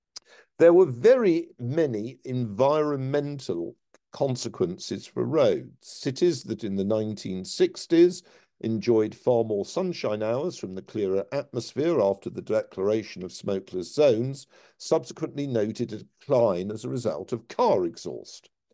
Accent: Edgware, London, United Kingdom; born there; I was born in Edgware, north of the A41, which was domesticated as the Watford Way, but was the A41, and the journey to school involved crossing this en route to Edgware tube station.

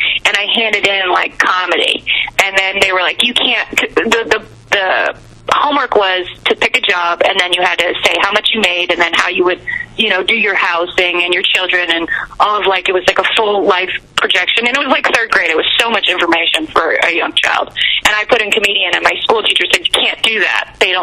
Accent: Canada; now in United States; Yeah, I am Canadian. I still have a green card, but I'm allowed to be in America.

